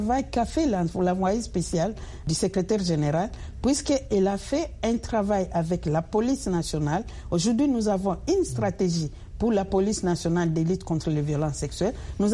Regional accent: DR Congo; nous, en tant que Congolais

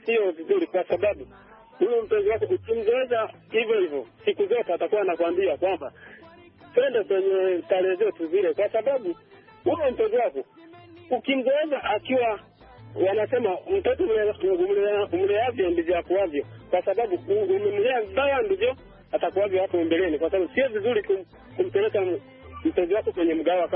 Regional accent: Lwele, Kagera, Tanzania; natoka Lwele, Karagwe, Tanzania.

